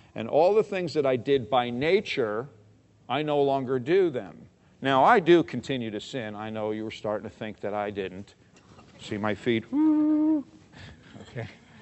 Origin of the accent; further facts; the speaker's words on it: New York, United States; When I was a kid growing up in New York, we'd be out there cutting up in the street